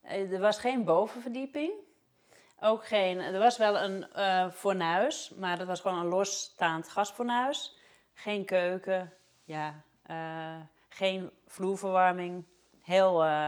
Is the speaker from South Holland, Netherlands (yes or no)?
no; Zwaag, North Holland, Netherlands; Ik kom uit Zwaag, dus ik wilde gewoon weer heel graag hier naar terug. Ik heb hier ook nog heel veel familie wonen.